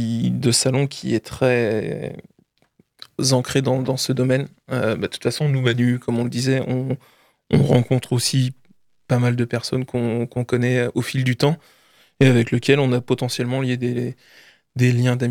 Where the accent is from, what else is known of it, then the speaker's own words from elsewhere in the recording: Le Mans, Pays de la Loire, France; je viens du Mans. C'est exactement comme ça aussi chez nous.